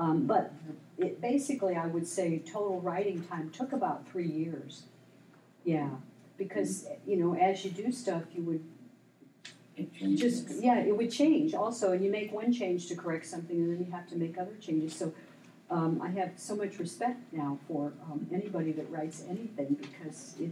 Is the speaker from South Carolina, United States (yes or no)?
no; Knox, Indiana, United States; His dad was the sheriff in this little town I grew up in Knox, Indiana.